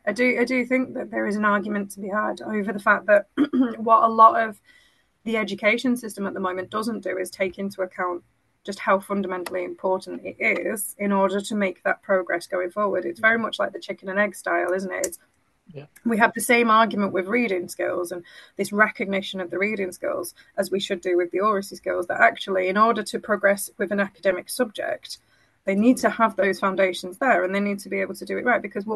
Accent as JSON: {"language": "English", "country": "Germany", "tie": "born or raised there", "also_born_or_lived": "Oldham, England", "said": "I was born in Oldham, but I was raised in Germany on an American army base."}